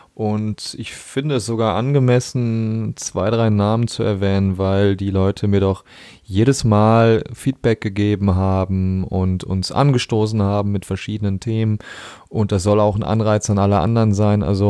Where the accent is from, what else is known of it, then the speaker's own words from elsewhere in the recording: North Rhine-Westphalia, Germany; einen meiner besten Freunde in meiner Heimat am Niederrhein